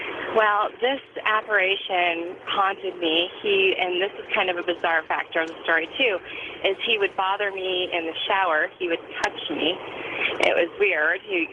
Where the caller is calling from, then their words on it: London, Ontario, Canada; I'm from London, Ontario, but I'm actually one of your trucker fans, and I'm rolling down the 401.